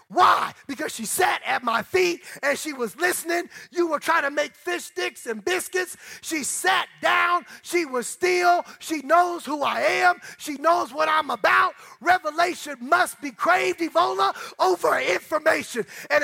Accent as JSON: {"language": "English", "region": "Indiana", "country": "United States", "lives_now": "California, United States", "said": "I'm 50 years old, and I used to go to my grandparents' house. I'm from Indiana."}